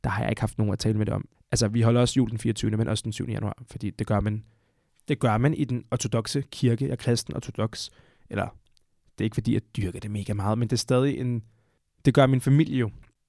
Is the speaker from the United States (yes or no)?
no; Montenegro; now in Denmark; i min opvækst har jeg jo haft andre traditioner, fordi jeg kommer fra Montenegro af. Vi er kristne på en anden måde, end man er i Danmark. Så vi har haft andre traditioner, en anden jul